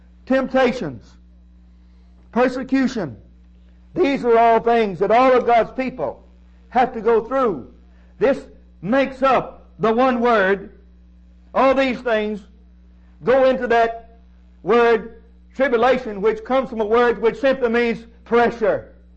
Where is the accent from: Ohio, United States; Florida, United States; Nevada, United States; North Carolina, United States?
Florida, United States; Tallahassee; I'm a homeboy. I'm a hometown boy. I'm from Tallahassee.